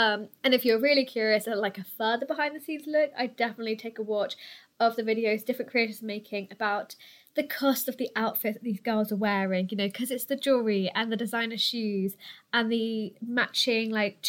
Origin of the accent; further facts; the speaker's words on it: London, United Kingdom; I'm from London. I haven't yet been to America. I've certainly never been to Alabama.